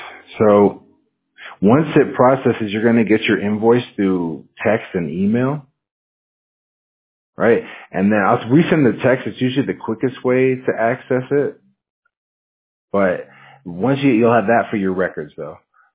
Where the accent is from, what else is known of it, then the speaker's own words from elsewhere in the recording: Washington, United States; I'm actually from Washington State, so I'm used to the cold, right?